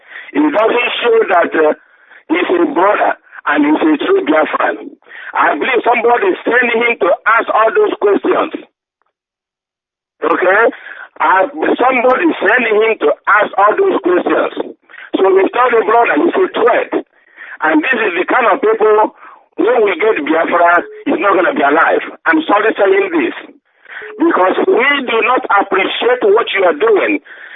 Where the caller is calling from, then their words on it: United States; I'm calling from the United States of America.